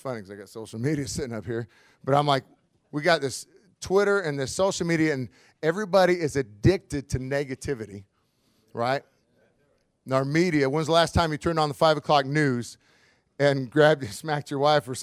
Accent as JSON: {"language": "English", "region": "Washington", "country": "United States", "tie": "born or raised there", "said": "So we grew up in Washington State in the great Northwest, and I ended up going to college at University of Montana, go Grizz."}